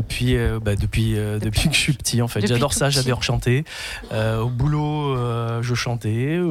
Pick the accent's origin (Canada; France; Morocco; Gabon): France; Provence-Alpes-Côte d'Azur; C'était quand j'étais à Saint-Laurent-du-Var, parce que je suis des Alpes-Maritimes à la base.